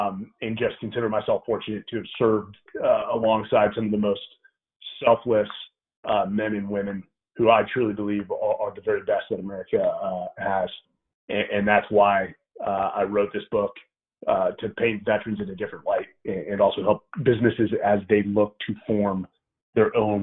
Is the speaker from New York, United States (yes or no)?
no; California, United States; because I didn't come from the military lineage, I came from the Bay Area.